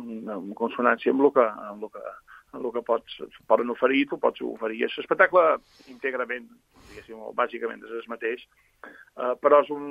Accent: Balearic Islands, Spain; Com a menorquí, ja sabeu que a Menorca som silla que aguantem tots els vents.

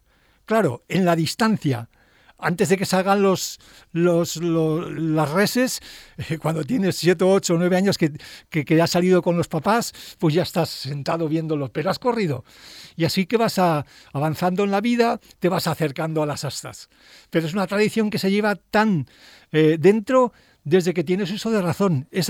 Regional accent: Navarre, Spain; moved away as an adult; now in Formentera, Spain; yo me siento muy navarro, pero ya no sabría vivir sin Formentera, son más de 50 años que estoy aquí. Entonces yo, la experiencia que tengo de San Fermín es hasta los 18 años

